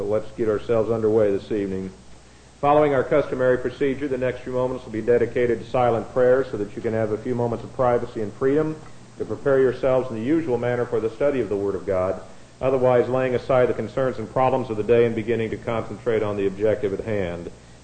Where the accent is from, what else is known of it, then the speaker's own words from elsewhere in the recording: Indiana, United States; I'm from Indiana, and I've yet to see really bad weather down here.